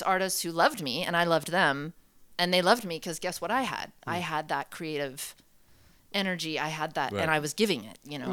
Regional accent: Pasadena, California, United States; also born or lived in San Francisco; I'm born in San Francisco, raised in Los Angeles, in Pasadena.

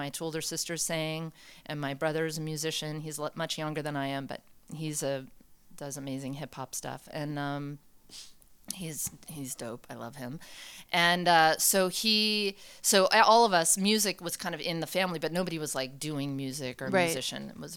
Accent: Pasadena, California, United States; also born or lived in San Francisco; I'm born in San Francisco, raised in Los Angeles, in Pasadena.

